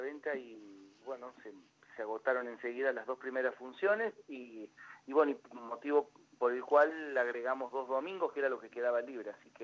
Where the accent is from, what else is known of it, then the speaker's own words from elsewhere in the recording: Córdoba, Argentina; now in Buenos Aires, Argentina; vengo de una familia de Córdoba, nací en Córdoba, son todos folcloristas.